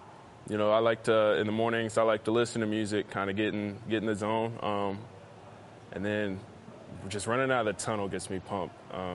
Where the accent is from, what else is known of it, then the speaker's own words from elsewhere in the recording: Hutchinson, Kansas, United States; I play defensive end for the New England Patriots. I'm from Hutchinson, Kansas.